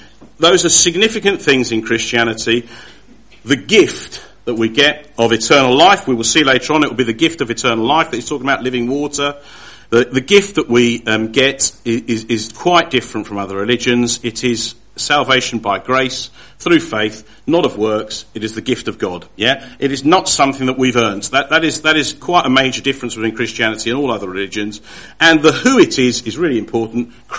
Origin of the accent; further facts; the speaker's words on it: England, United Kingdom; Because us English people are very polite.